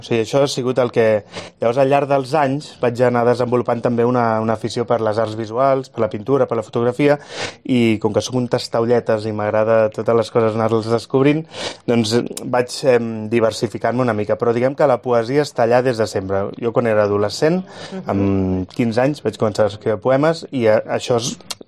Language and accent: Catalan; Barcelona, Catalonia, Spain; Jo soc de Barcelona i ella vivia en un lloc molt llunyà.